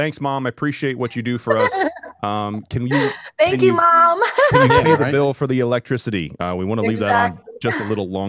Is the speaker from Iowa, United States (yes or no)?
yes; Iowa, United States; I'm actually from Iowa